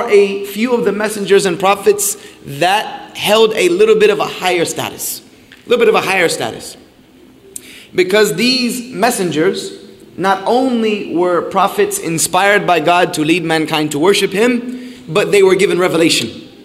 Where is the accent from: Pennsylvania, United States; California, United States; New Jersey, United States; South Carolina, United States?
South Carolina, United States; I'm from South Carolina, I'm from a Cherokee tribe.